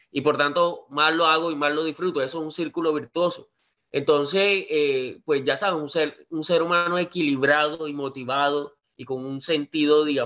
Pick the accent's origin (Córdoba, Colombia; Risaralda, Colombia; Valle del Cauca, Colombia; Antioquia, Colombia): Córdoba, Colombia; Montería; ya que soy de Montería, Córdoba.